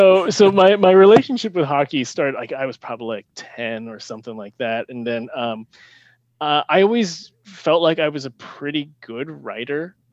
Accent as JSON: {"language": "English", "region": "California", "country": "United States", "tie": "born or raised there", "said": "even though I grew up in the Bay Area, I actually started watching the NHL like about 2 years before the Sharks came into existence."}